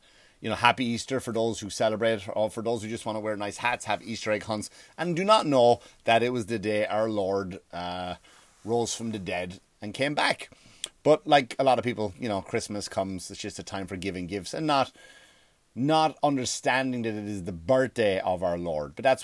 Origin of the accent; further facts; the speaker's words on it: Wexford, Leinster, Ireland; The opening scene was made in Wexford, my hometown.